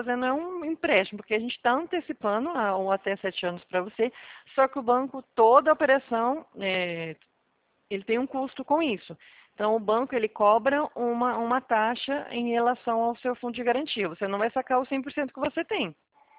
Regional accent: Presidente Prudente, São Paulo, Brazil; Eu sou aqui de Prudente

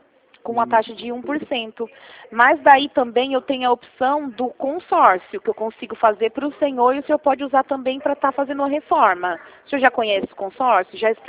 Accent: Rio Claro, São Paulo, Brazil; porque eu sou de Rio Claro mesmo

